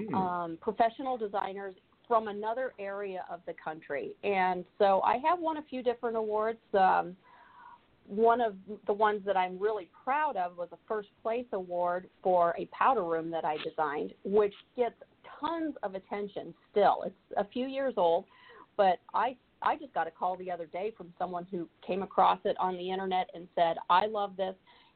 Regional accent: Jackson Hole, Wyoming, United States; I grew up in Jackson Hole, Wyoming, which, as I'm sure you know, is one of the most amazing, beautiful places on earth.

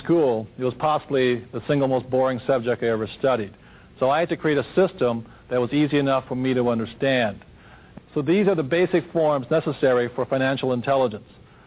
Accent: Hawaii, United States; I am fourth-generation Japanese-American, born and raised in Hawaii.

